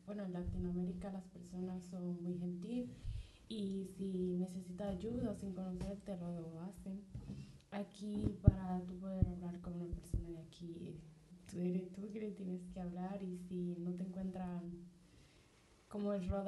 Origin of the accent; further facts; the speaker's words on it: Dominican Republic; Bueno, yo no soy de España, pero soy de República Dominicana